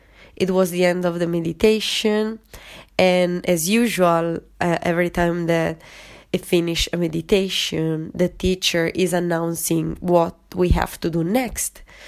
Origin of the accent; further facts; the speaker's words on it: Italy; first language Italian; English is a second language; my own language, my native language, which is Italian, as well as in English.